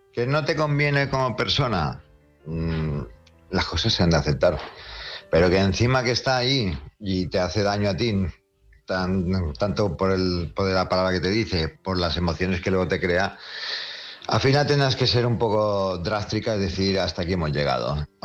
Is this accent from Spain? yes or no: yes; Palma, Balearic Islands, Spain; de Palma Mallorca